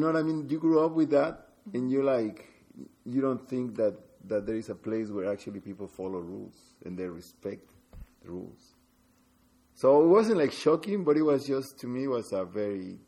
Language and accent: English; Mexico City, Mexico; now in Portland, United States; Yes, I was born in Mexico City.